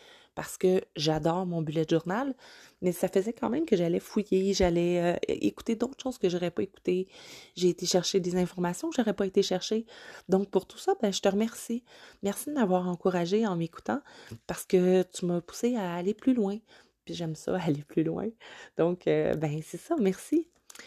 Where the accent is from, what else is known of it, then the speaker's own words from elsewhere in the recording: Quebec, Canada; accent: Quebec French; C'est pas toutes les oreilles qui sont confortables avec notre accent québécois. Donc, merci d'écouter mon accent québécois.